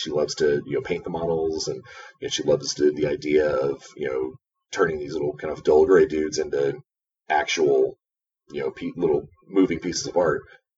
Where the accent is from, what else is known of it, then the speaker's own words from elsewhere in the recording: United States; As an American, I am staying out of this.